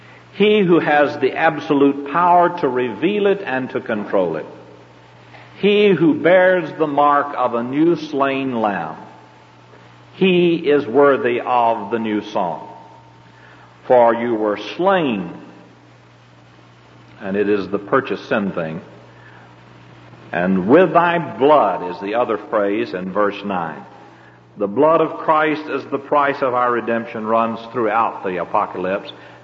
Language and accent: English; the South, United States; accent: southern; E-Y-E-S, my southern accent, I say eyes, you know what I'm talking about.